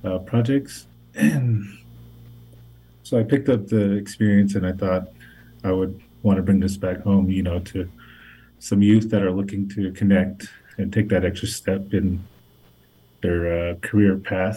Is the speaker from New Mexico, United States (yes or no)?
yes; Gallup, New Mexico, United States; I am from Gallup. I am a graduate of the Miami High School.